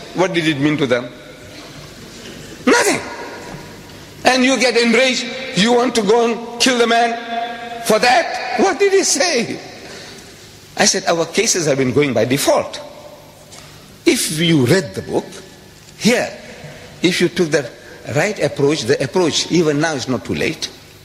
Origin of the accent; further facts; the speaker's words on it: South Africa; to everybody, I'm a South African. But if I tell you that I carry a document with me, a British passport.